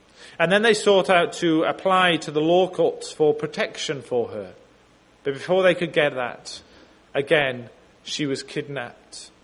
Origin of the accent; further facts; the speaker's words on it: Wales, United Kingdom; Not because I'm Welsh, or not because I'm not very good, but just mainly because I'm a Christian.